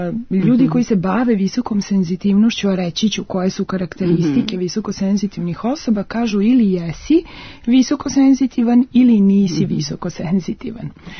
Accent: Novi Sad, Vojvodina, Serbia; 16 godina sam provela u savjetovalištu za porodicu Novosadske predškolske ustanove Radosno detinjstvo, jer dolazim iz Novog Sada.

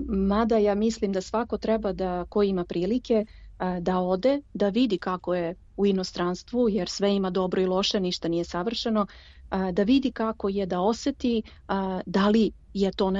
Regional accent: Belgrade, Serbia; also born or lived in United States; now in Dublin, Ireland; ja sam otišla iz Srbije 2005. Posle svih ovih godina meni i dalje mnogo fali kuće i ja i dalje Beograd zovem mojom kućom. Ne ni Dublin, niti sam zvala Ameriku. Uvek je Beograd moja kuća.

